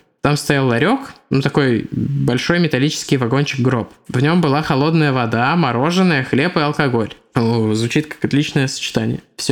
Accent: Astrakhan, Astrakhan Oblast, Russia; Я из Астрахани. Засрахани. Пожалуй, самое точное определение города.

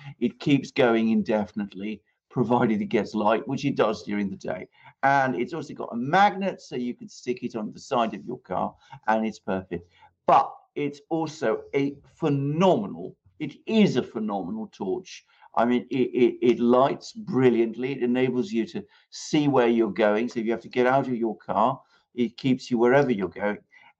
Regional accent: United Kingdom; is what we tend to say still in Britain, because obviously I'm British

